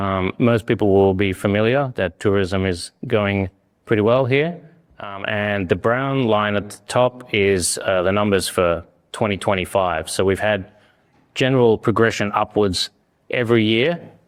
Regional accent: Australia; born there; moved away as an adult; I was born in Australia and I got a Japanese mother. I got a law degree and a finance degree and I moved to Japan in 2007, splitting half my time between Osaka and Kyoto.

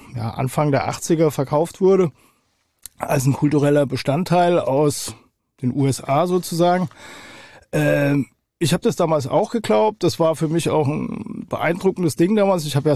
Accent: Hattersheim am Main, Hesse, Germany; also born or lived in Hofheim am Taunus; Nee, ich bin aus Hattersheim-Okriftel, das ist so ein kleines Kaff im Main-Taunus-Kreis. Mhm. Und geboren bin ich in Hofheim.

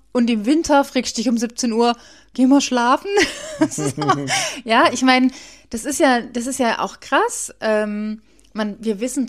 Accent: Heilbronn, Baden-Württemberg, Germany; ich war mal einmal in der Audi in Heilbronn, also in meiner Heimatstadt.

